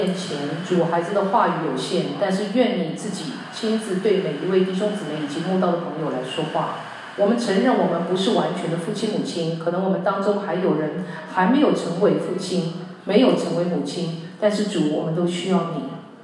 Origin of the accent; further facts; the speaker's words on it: China; 很多的时候要求我们中国人那叫什么？